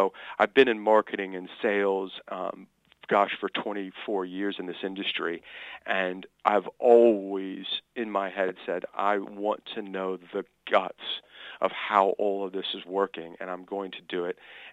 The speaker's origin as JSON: {"language": "English", "town": "Chicago", "region": "Illinois", "country": "United States", "said": "I'm from Chicago, Illinois, in the upper great Midwest of America. And I went to school in Florida."}